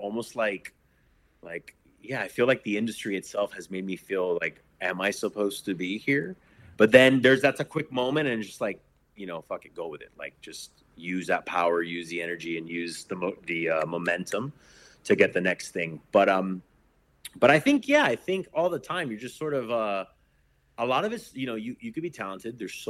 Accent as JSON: {"language": "English", "town": "Miami", "region": "Florida", "country": "United States", "tie": "born or raised there", "said": "So you grow up in Miami, which I think growing up in Miami is beautiful because you don't grow up thinking you're the other."}